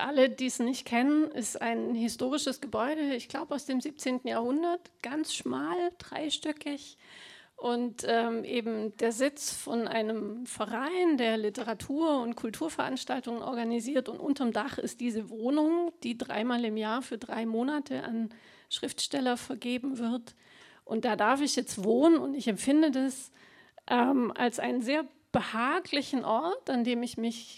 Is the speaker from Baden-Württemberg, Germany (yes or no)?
yes; Rottweil, Baden-Württemberg, Germany; Ich komme aus Rottweil, das ist nicht allzu weit weg.